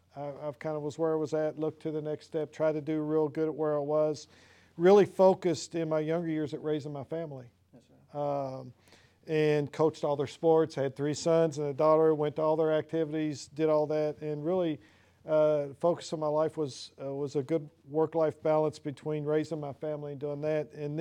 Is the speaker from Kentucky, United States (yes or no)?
yes; Kentucky, United States; I'm from Kentucky. That's why I talk the way I do.